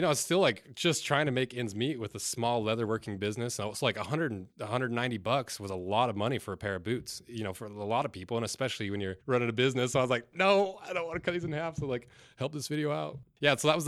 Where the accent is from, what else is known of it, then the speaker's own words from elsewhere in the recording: Mona, Utah, United States; yeah, I was raised in Mona, Utah. Cut me some slack. 1,000 people lived in my town.